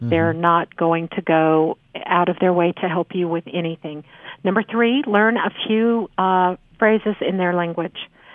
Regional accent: California, United States; born there; I was born in California, and my research assistant went to UC Santa Barbara.

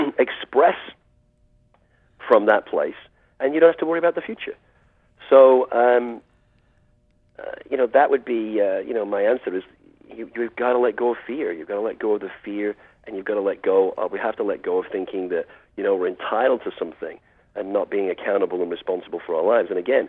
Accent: England, United Kingdom; now in United States; Well, I came over here from the UK. Obviously, most people can realize I'm not from California or China. And the thing that was really helpful to me was the fact that there was no entitlement. If I didn't make it, I was going to be on the next boat back to England.

